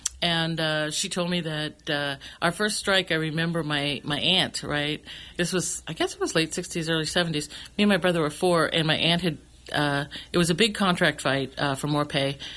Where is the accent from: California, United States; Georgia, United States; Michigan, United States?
California, United States; Redwood City; My tias were all cannery workers where I grew up in Redwood City.